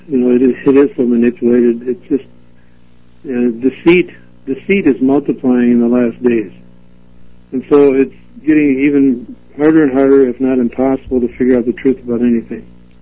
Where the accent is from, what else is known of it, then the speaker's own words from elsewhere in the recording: Red Wing, Minnesota, United States; My hometown is Red Wing, Minnesota.